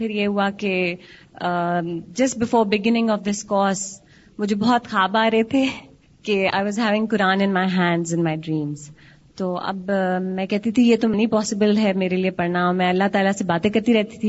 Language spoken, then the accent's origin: Urdu; Lahore, Punjab, Pakistan; moved away as an adult; now in Karachi, Pakistan; میرے 4 بچے ہیں اور میرا تعلق لاہور شہر سے ہے، اور میں شادی کے بعد کراچی آئی ہوں.